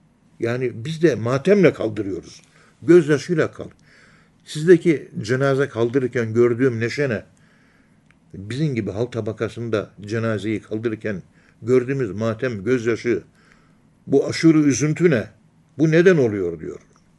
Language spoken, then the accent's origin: Turkish; Ankara, Turkey; Çünkü esas vatanım Ankara'nın yerlisiyim ben. Evimiz 450-500 senelik ev.